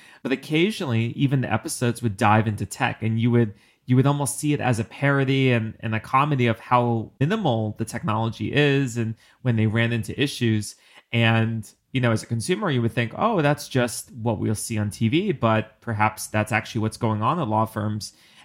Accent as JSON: {"language": "English", "region": "New York", "country": "United States", "said": "you know, I'm a New Yorker"}